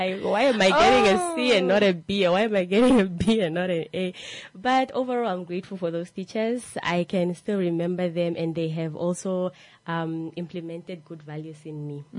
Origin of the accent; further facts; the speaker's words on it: Ongwediva, Oshana, Namibia; also born or lived in Windhoek / Ogongo; I was born in Windhoek, but I was raised in the north back in Ongwediva.